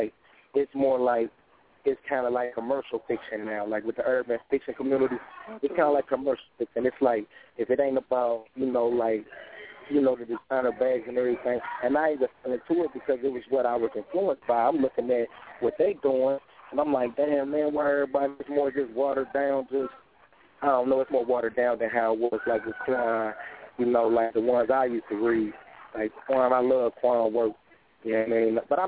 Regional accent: Chicago, Illinois, United States; also born or lived in Mississippi; I'm from Chicago originally, but I was out here in Mississippi, Indiana, a lot of like back and forth.

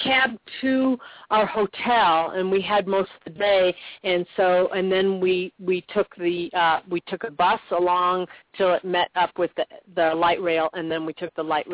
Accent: Chicago, Illinois, United States; Now, I'm originally from Chicago, and so I'm used to traveling, you know, mass transportation.

